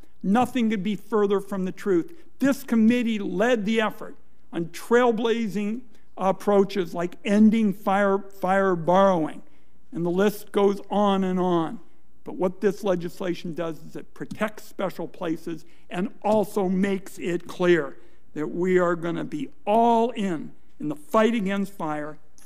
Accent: Oregon, United States; call the Oregon Way, our traditional conservation ethic that's been fundamental to the livability of my home state.

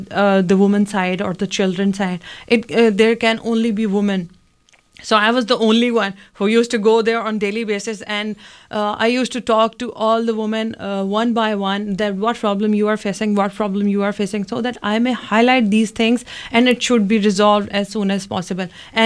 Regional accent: Lahore, Punjab, Pakistan; I'm from Lahore. It's the capital of the Punjab, and Punjab is the biggest state of Pakistan.

